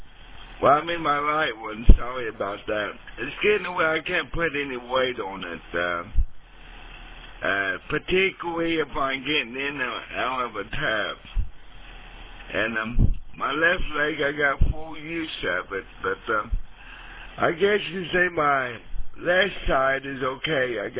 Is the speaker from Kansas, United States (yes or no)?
yes; Wichita, Kansas, United States; born there; I was born here in Wichita, Kansas, on this date.